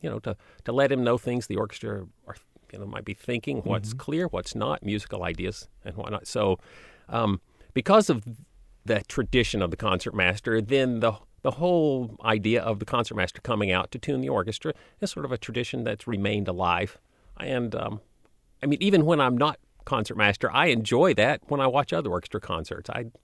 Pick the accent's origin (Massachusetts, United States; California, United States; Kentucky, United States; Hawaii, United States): Kentucky, United States; Louisville; And that's when I knew I'm from Kentucky. I'm from Louisville.